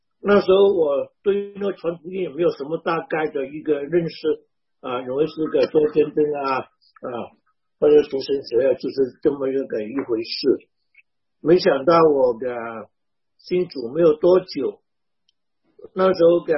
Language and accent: Chinese; Vietnam; 我小的时候我爸爸常跟我说，我们中国人在越南这个地方不能做什么事情让中国人丢脸。